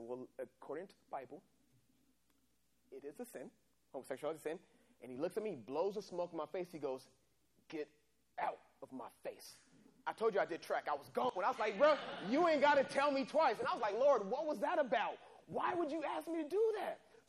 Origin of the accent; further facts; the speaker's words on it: San Diego, California, United States; You know, when I was 16, I used to do track and field. I grew up in San Diego.